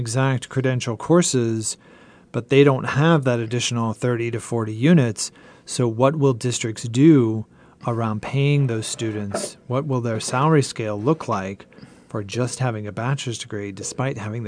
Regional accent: San Fernando Valley, California, United States; I grew up in the San Fernando Valley, so I'm an LA Unified kid, and I never thought about being a teacher.

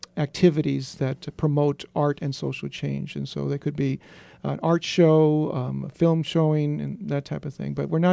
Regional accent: California, United States; Actually, I was born in Santa Paula, just south of here in Ventura County.

